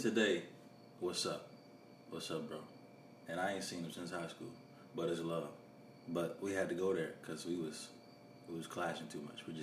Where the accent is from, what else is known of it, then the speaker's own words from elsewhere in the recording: Columbia, South Carolina, United States; I was a kid. I'm from Gonzales Garden Projects, all right? You already grow up with some kind of defensiveness about you, right?